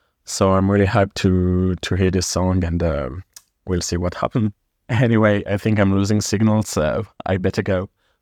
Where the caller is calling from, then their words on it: Switzerland; from Switzerland, and I hope you two are doing great.